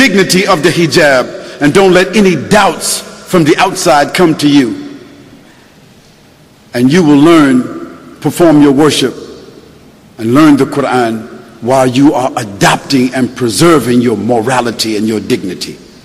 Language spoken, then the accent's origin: English; United States; I'm an American, but I'm a Muslim first. I'm an American citizen, honoring my citizenship